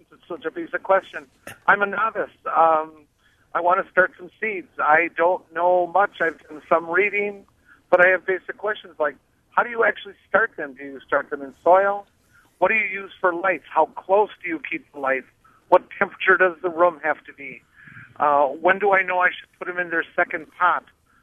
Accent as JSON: {"language": "English", "town": "Milwaukee", "region": "Wisconsin", "country": "United States", "said": "Milwaukee area."}